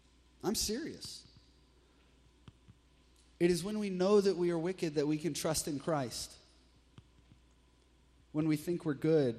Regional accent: the South, United States; Because we're from the South, most of you were in church at age one.

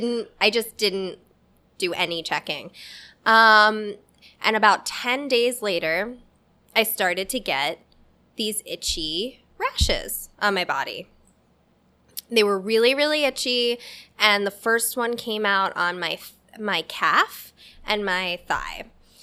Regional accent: Northeast, United States; because I'm from the Northeast, actually, so I've known about Lyme disease all my life. I grew up actually getting tick checks every time we went to Connecticut.

